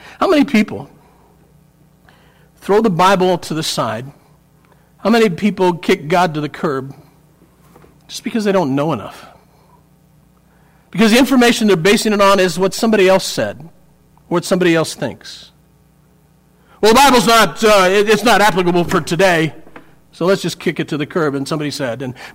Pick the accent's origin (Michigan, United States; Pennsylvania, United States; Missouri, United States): Pennsylvania, United States; Johnstown; now in Florida, United States; All of those things are because I was raised in Western Pennsylvania, Johnstown, Pennsylvania. Okay. Where am I from? Pennsylvania.